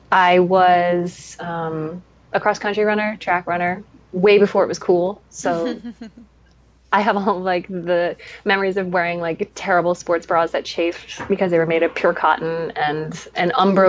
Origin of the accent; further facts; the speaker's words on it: Chicago, Illinois, United States; also born or lived in Colorado; now in New York City, United States; I grew up mostly in Chicago and Colorado, but I have East Coast roots and I've lived in New York City for I think 15 years now